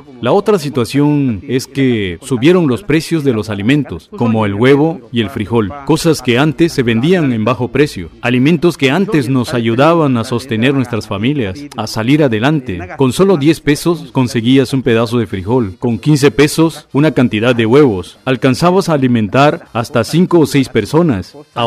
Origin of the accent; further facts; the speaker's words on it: Juchitán, Oaxaca, Mexico; soy originario de Juchitán.